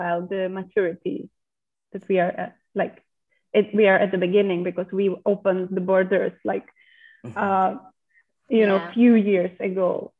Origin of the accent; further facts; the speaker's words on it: Prague, Czechia; English is a second language; I'm from Prague and it might be a bit different in other parts of Czech Republic.